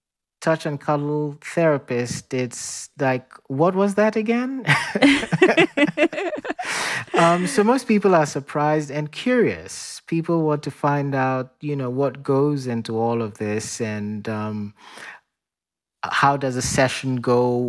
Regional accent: Ghana; So I grew up in Ghana.

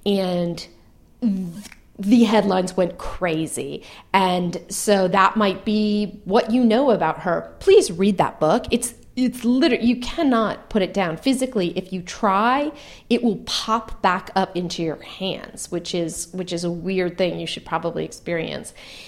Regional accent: California, United States; I grew up in Marin County, so

